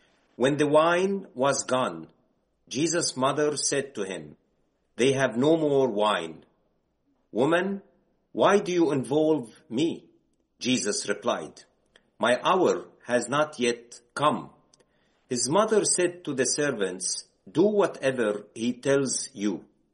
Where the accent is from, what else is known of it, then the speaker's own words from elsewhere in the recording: Jerusalem, East Jerusalem, Palestine; English is a second language; So I grew up in this context full of hatred, full of segregation. I grew up in East Jerusalem.